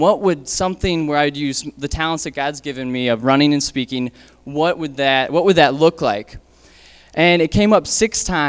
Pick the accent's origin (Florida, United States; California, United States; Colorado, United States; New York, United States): Colorado, United States; Denver; but I'm originally from Denver